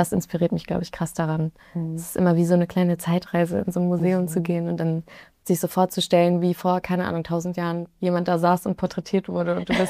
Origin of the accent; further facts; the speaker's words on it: Bonn, North Rhine-Westphalia, Germany; Nee, er wohnt in Bonn. Ah, okay. Da, wo ich herkomme.